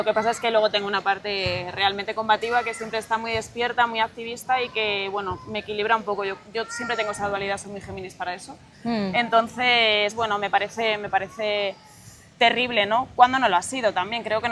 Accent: Segovia, Castile and León, Spain; now in Madrid, Spain; Sí, yo soy de Segovia

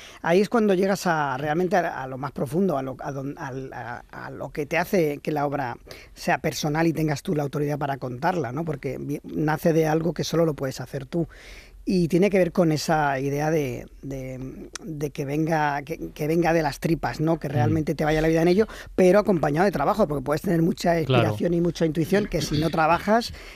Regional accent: Barcelona, Catalonia, Spain; estuve yo en el barrio donde yo crecí, en la Trinitat Vella, que es un barrio de gente humilde, muy humilde, de Barcelona

